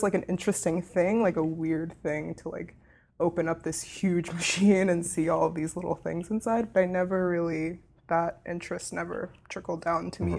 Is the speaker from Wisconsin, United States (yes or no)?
no; Miami, Florida, United States; also born or lived in New York City, United States; But I'm from Miami, but I moved here from New York City because I'd lived there for a little bit after school, I guess.